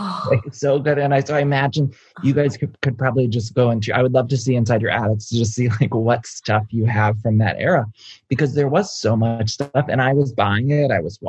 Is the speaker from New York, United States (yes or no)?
no; Ohio, United States; now in Los Angeles, United States; I'm from Ohio. So like the Ohio connection, like really resonated with me.